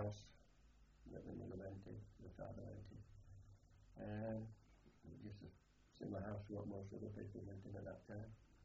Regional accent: Bradford, Yorkshire and the Humber, United Kingdom; born there; I was born in Bradford District, Bradford Moor District, February 4th, 1923.

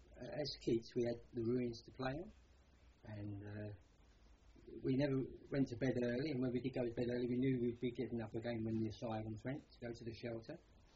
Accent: Bethnal Green, London, United Kingdom; I was born in Bedford Green, the London Hospital.

